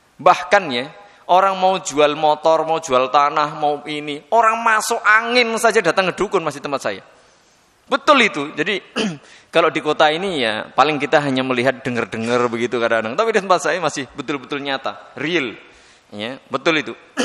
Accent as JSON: {"language": "Indonesian", "town": "Wonogiri", "region": "Central Java", "country": "Indonesia", "tie": "born or raised there", "said": "Kalau tempat saya itu terus terang saya daerah-daerah Wonogiri sana itu masih kental dengan perdukunan."}